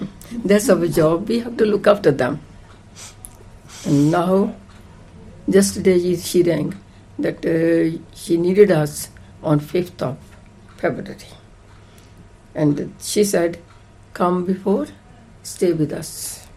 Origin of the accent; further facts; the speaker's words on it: Punjab, India; English is a second language; moved away as an adult; I came from India. The state is Punjab. And I came to join my husband here.